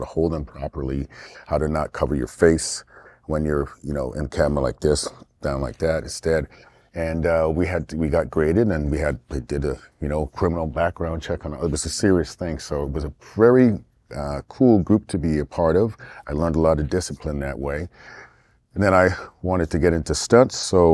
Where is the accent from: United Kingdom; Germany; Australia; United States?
United Kingdom; accent: British; now in Canada; So then so I learned how to speak like a Canadian with my strong British accent.